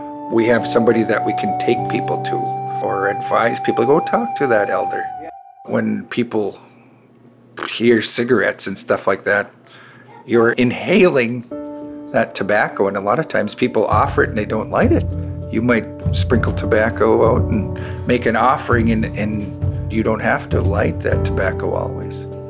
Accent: White Earth, Minnesota, United States; I was born and raised on the White Earth Reservation.

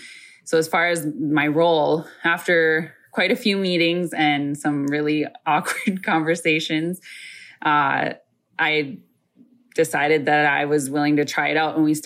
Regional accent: Isle, Minnesota, United States; I am from Mille Lacs, but more specifically from the Isle community in that reservation.

